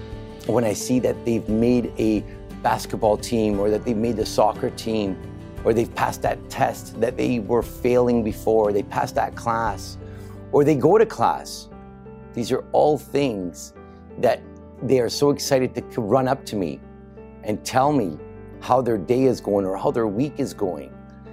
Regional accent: Vancouver, British Columbia, Canada; You know, I myself, growing up in East Vancouver, not always made the right choices in life

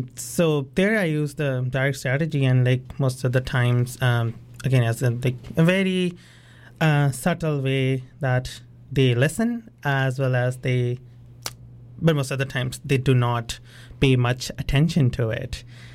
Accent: India; I come from India.

